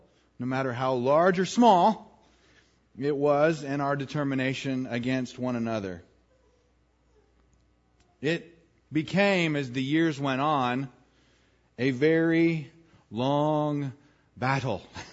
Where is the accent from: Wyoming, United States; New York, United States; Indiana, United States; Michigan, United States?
Wyoming, United States; Remember, I'm from Wyoming.